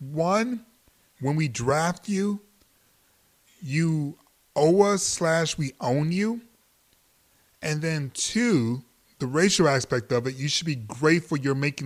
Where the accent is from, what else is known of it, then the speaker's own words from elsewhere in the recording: Detroit, Michigan, United States; I'm from Detroit. I spent a lot of my life being jelly by this dynamic.